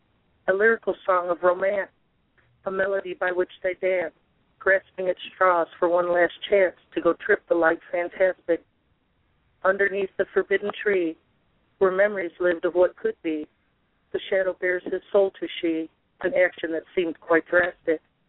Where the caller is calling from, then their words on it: Tennessee, United States; Northeast Tennessee.